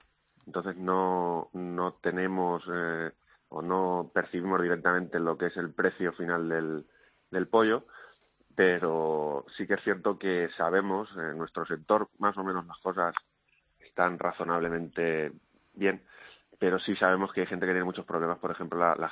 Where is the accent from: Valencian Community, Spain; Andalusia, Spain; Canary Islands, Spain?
Valencian Community, Spain; Fuenterrobles; Pues en Fuenterrobles, en mi pueblo.